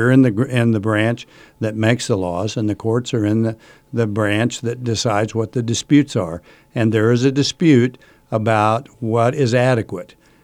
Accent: Kansas, United States; We're both from Western Kansas. People in Western Kansas get along with each other most of the time.

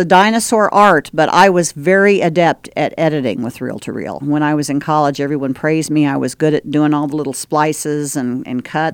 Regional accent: Atchison, Kansas, United States; And I did do a little bit of freelancing for my hometown, Atchison.

